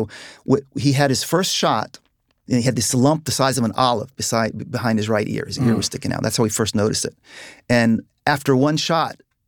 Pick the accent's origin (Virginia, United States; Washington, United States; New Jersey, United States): Virginia, United States; it was like being in Virginia. We grew up on the Chesapeake Bay, hunting, fishing, crabbing, boating. I felt like I was reliving my childhood.